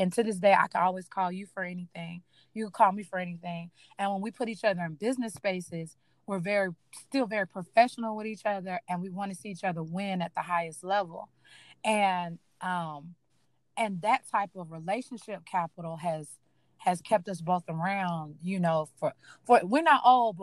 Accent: Atlanta, Georgia, United States; being born and raised in Atlanta, I saw a lot of Black wealth very young. I didn't necessarily come from that. I came from, you know, we call it Collard Park. Georgia, which is so I'm from Atlanta, like true old Atlanta.

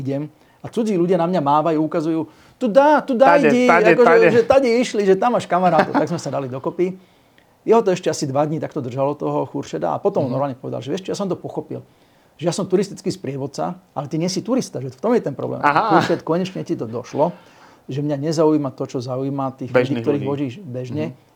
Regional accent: Prievidza, Trenčín Region, Slovakia; Ja som z Prievidze.

